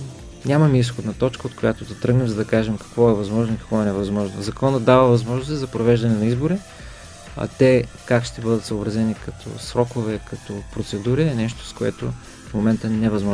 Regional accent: Varna, Varna Province, Bulgaria; всичко това за нас като варненци е важно, повече от важно

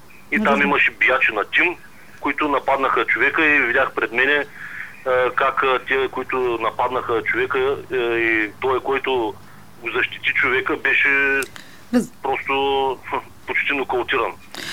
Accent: Varna, Varna Province, Bulgaria; От Варна.

